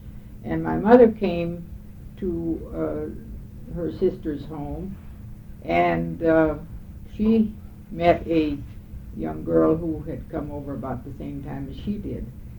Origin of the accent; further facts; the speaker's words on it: Minnesota, United States; also born or lived in Michigan; then I was born in 1905 in Michigan. And then we left Michigan in 1910 and moved to Minnesota.